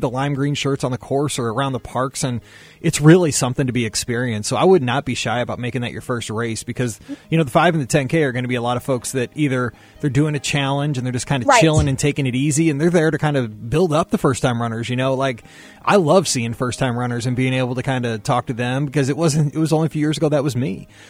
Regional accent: Missouri, United States; like, I'm from Missouri, and we have Branson down in the southwest corner of the state.

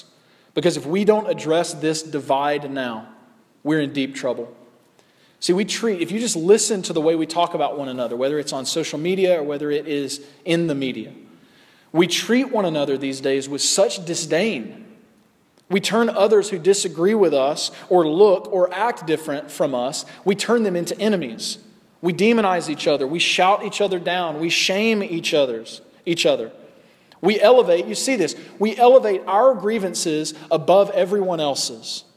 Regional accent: the South, United States; I'm from the South. There's this thing called Southern hospitality, which is actually an interesting thing because we're very nice and polite down in the South.

